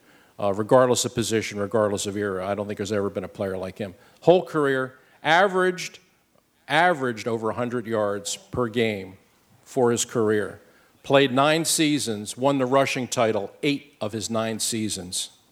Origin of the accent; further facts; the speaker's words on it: Philadelphia, Pennsylvania, United States; And as a Philadelphian and as somebody who's been going to these games since I was 10 years old, it's been an amazing ride.